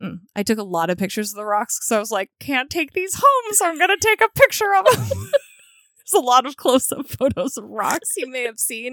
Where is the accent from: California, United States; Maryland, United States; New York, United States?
California, United States; I was raised in California, grew up in California for a hot minute